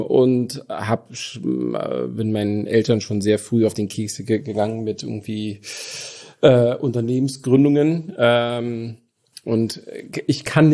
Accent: Brandenburg an der Havel, Brandenburg, Germany; born there; Aber tatsächlich bin ich nicht Ur-Berliner, sondern geboren in Brandenburg an der Havel.

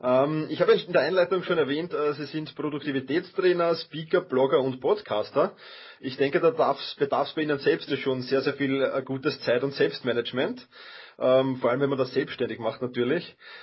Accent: Vienna, Austria; Ich bin Wiener.

